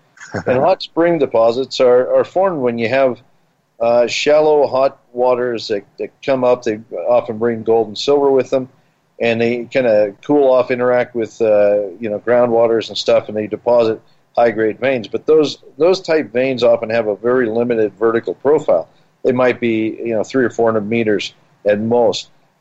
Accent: Colorado, United States; I grew up here in Colorado. We have Cripple Creek, which is one of the biggest in the world.

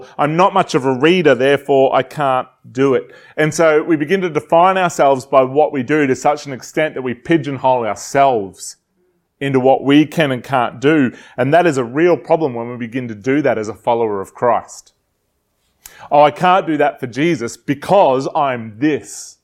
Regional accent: New South Wales, Australia; I'm a boy from Western New South Wales. I grew up in the country.

